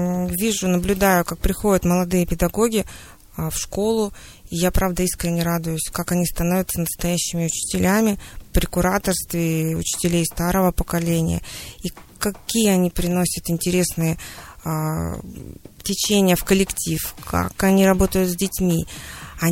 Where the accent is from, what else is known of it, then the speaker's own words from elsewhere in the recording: Siberia, Russia; по крайней мере, сибиряки. Я коренной житель, но наши предки, давние предки, я полагаю, пришли сюда вместе с Ермаком, когда присоединялась Сибирь, и все, без исключения родственники, говорят, что мы происходим из Челдонов.